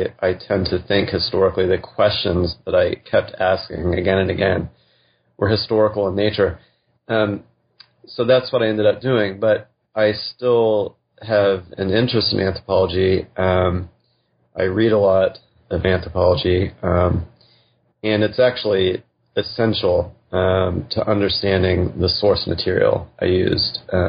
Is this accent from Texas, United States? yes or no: yes; Texas, United States; I grew up in West Texas. I always intended to be a scientist and prepared to do that all the way into college.